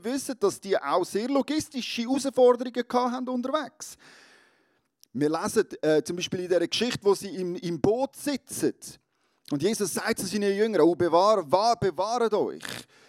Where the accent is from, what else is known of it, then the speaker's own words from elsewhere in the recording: Switzerland; als Schweizer muss man sich doch irgendwann mal die Frage stellen, wer zahlt das eigentlich?